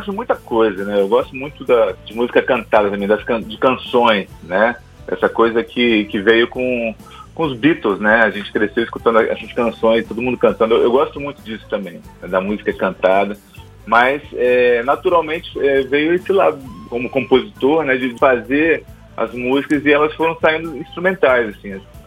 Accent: Brasília, Federal District, Brazil; also born or lived in Santa Rosa / Porto Alegre; Fui neném ainda pra Porto Alegre, fiquei lá até os 7 anos de idade, né? E depois vim pra Brasília

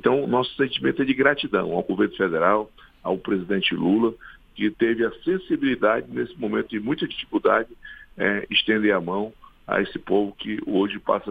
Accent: Acre, Brazil; e também lá do meu estado do Acre, que foram afetados por essa seca

